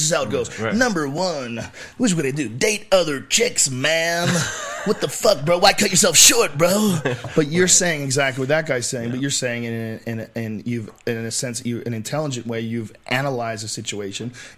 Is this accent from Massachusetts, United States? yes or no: yes; Boston, Massachusetts, United States; accent: Boston; I had a Boston accent for a while. I got rid of my Boston accent.